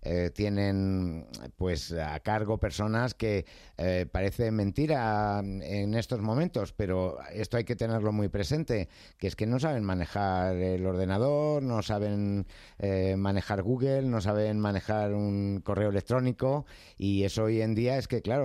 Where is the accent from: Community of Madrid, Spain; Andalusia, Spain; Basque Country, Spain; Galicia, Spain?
Community of Madrid, Spain; Madrid; yo siempre digo que soy de Vicálvaro, aquí cada uno pues tira para su barrio correspondiente.